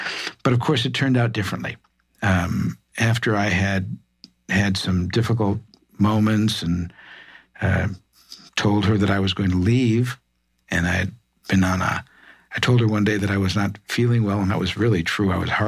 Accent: Midwest, United States; And I said, sure, I grew up in the Midwest.

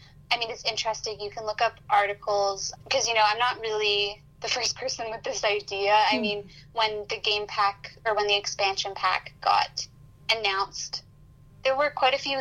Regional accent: Vancouver, British Columbia, Canada; I'm from Vancouver, and you know, I go to Victoria pretty frequently

